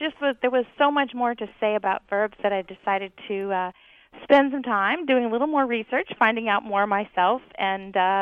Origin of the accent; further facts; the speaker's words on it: Hawaii, United States; I grew up in Hawaii. Let's just say that we didn't even have a consciousness of Anglo-Saxon in Hawaii. We were using Japanese words and Chinese words and throwing all kinds of lively words into our language.